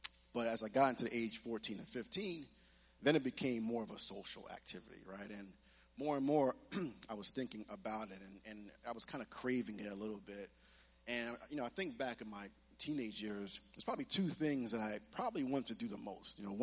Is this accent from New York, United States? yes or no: yes; Elmont, New York, United States; also born or lived in Brooklyn; I was born in Brooklyn, winter of 85, and my parents moved me, my brother, my sister to Elmont, Long Island in 1990.